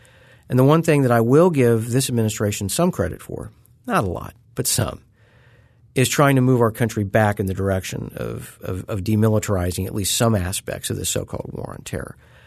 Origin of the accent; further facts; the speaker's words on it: Missouri, United States; my area of the country, I grew up in Southwest Missouri.